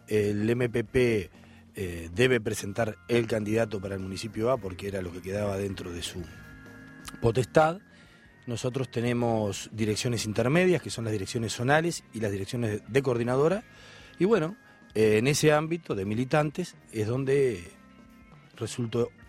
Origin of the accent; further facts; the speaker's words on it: Montevideo, Uruguay; born there; Nací en Emilio Romero y Carlos Telier, en plena Teja. Un barrio de La Teja.